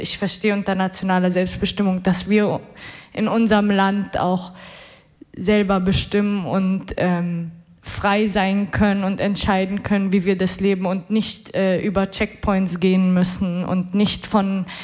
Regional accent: Syria; Mein Großvater ist 48 aus Palästina vertrieben nach Syrien, und wir sind in Camps groß geworden

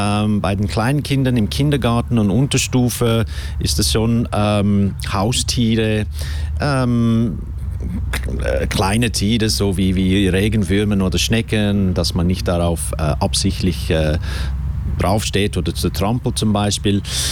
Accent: South Africa; ich komme ursprünglich aus Südafrika

